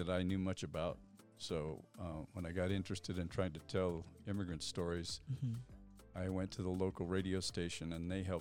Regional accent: Glenwood Springs, Colorado, United States; I grew up in Glenwood Springs, so I knew a lot of people who I knew.

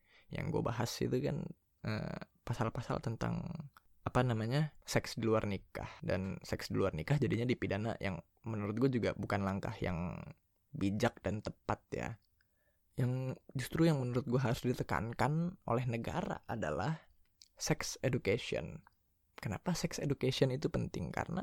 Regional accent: Indonesia; kita kan Melayu gitu. Itu disatukan karena kita tuh Indonesia, bukan karena kita beda warna kulit atau apa gitu, tapi kita bersatu karena kita adalah Indonesia.

